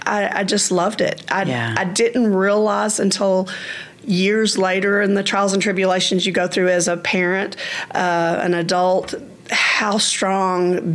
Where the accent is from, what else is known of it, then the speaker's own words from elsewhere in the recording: Dallas, Texas, United States; I was born and raised in Dallas, and I went to Keystwood Baptist Church.